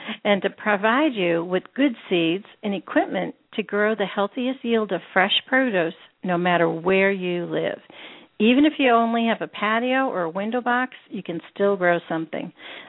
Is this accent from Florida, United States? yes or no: no; Pennsylvania, United States; I grew up in the Northeast and by the Poconos, by the Amish people, and there were no pesticides used on anything.